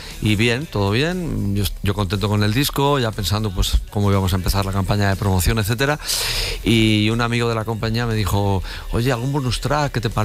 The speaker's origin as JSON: {"language": "Spanish", "town": "Barcelona", "region": "Catalonia", "country": "Spain", "said": "Sí, somos de Barcelona los dos y nos conocemos"}